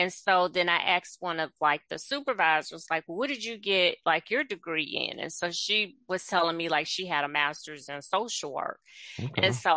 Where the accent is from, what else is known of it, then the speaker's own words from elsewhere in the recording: Baton Rouge, Louisiana, United States; I grew up in Baton Rouge, Louisiana.